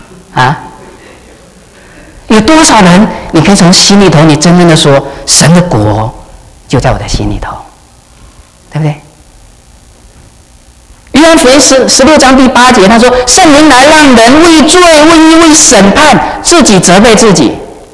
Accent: Hong Kong; now in Canada; 还是说我们从香港移民过来的时候的话，哎，香港开车是在哪边？

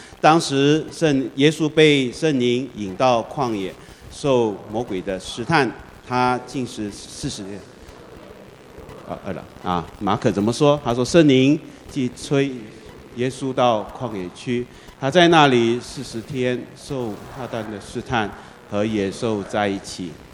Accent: Malaysia; moved away; 我是马来西亚人啊，所以我在马来西亚是天天30，这里是-30度

